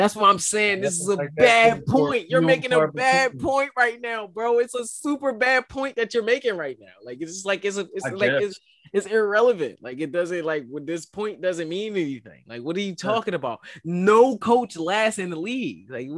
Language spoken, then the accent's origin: English; Philadelphia, Pennsylvania, United States; As a Philadelphian, I've been living in Philadelphia my whole life.